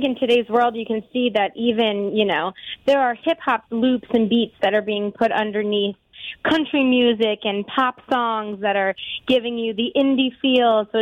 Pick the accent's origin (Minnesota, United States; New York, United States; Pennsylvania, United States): New York, United States; South Salem; Yep, I grew up in South Salem.